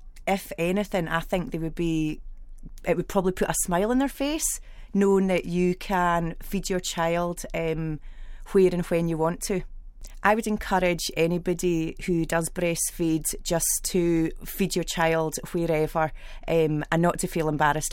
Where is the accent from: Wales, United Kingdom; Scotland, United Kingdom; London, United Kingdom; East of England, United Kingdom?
Scotland, United Kingdom; Glasgow; from Glasgow, and I breastfed my daughter right up until she was 9 months old.